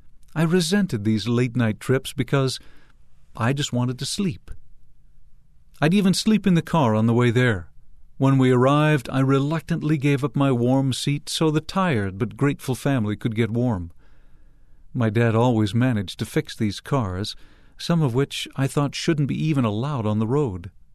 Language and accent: English; Illinois, United States; I grew up in Illinois, in a small farming community on the main road to Nauvoo.